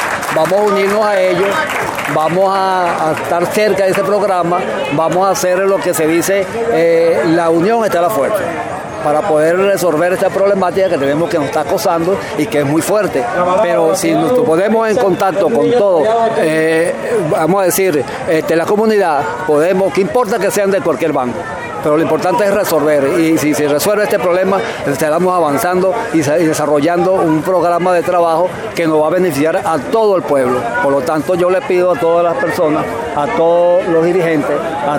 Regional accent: Venezuela; somos todos los venezolanos

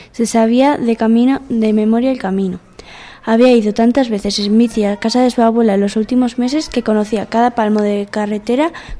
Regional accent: Nájera, La Rioja, Spain; tengo 12 años y soy de Nájera.

